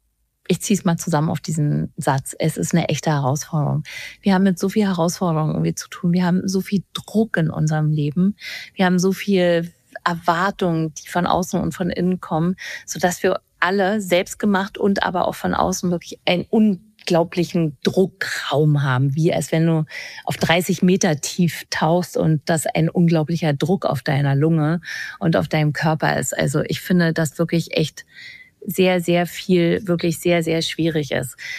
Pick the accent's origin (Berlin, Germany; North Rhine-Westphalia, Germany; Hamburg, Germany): Berlin, Germany; Also unsere Tochter lebt in Berlin und wir kommen auch aus Berlin.